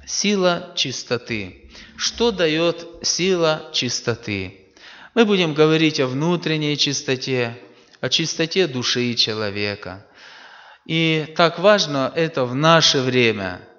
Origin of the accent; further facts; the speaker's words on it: Verkhnodniprovsk, Dnipropetrovsk Oblast, Ukraine; Я с Украины, Днепропетровская область, город Верхнеднепровск.